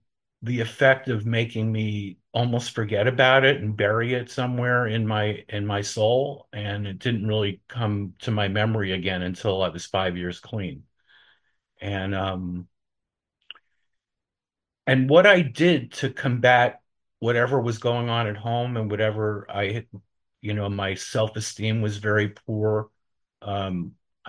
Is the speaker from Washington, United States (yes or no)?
no; New York, United States; I grew up in New York. I was born in 1955, so I'm going to be 70 next month.